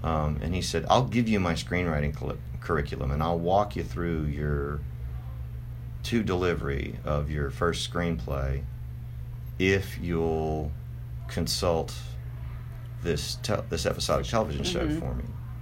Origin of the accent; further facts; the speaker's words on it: Texas, United States; which is how I met him, because I'm from Texas